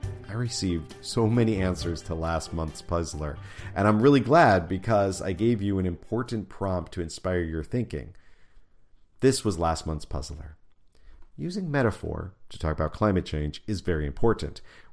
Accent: Peru; moved away; I'd been moved by impoverished children in my hometown in Peru. When my widowed mother remarried, our family began living and traveling in various continents

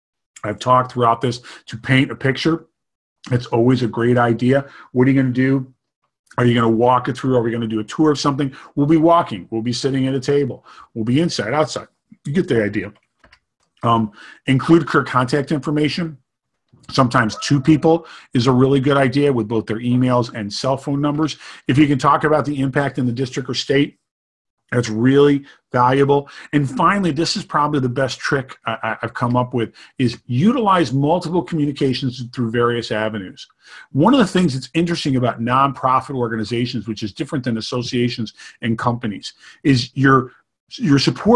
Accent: New York, United States; take a look at the impact of climate change on Seneca Lake, and I'm using these examples because that's my hometown and where I'm from

